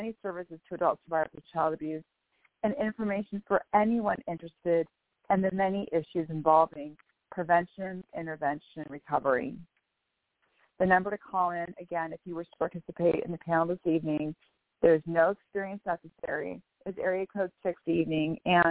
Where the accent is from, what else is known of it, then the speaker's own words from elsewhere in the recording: Bellevue, Washington, United States; I'm from Bellevue, Washington.